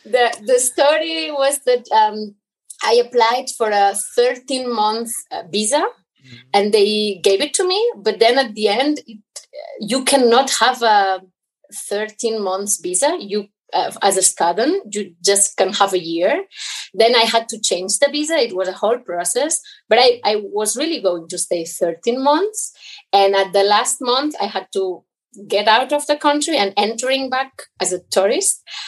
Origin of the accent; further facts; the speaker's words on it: Barcelona, Catalonia, Spain; And then when I would say, I come from Barcelona, people were like, that's a joke.